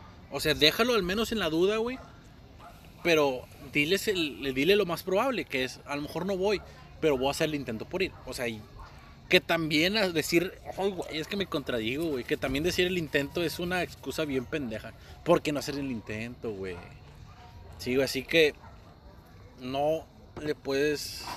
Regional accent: Monterrey, Nuevo León, Mexico; Que somos regios y nos ven como culos.

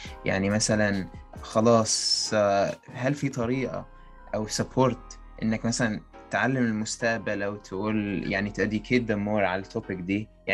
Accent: Alexandria, Alexandria Governorate, Egypt; انا من اسكندريه وكده

